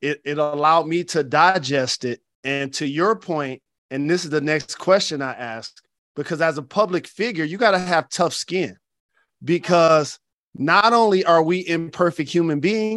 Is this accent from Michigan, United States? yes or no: yes; Detroit, Michigan, United States; so much pride in the fact that the historic comedy of Martin, which you were featured on, represented my hometown of Detroit.